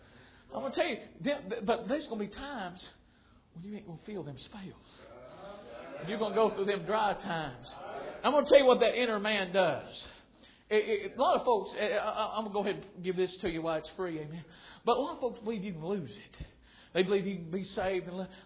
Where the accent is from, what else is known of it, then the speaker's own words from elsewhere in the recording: Mooresburg, Tennessee, United States; born there; I was born in Mooresburg, Tennessee, a little family.